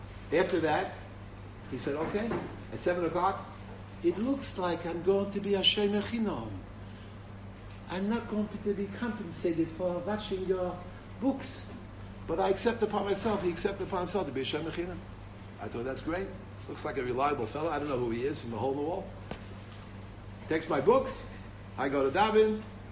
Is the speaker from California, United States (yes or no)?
no; New York City, New York, United States; I'm a fellow who's, I grew up in New York City